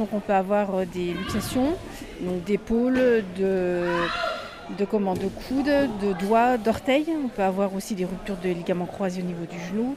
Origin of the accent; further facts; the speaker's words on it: Grand Est, France; Je suis originaire des Ardennes.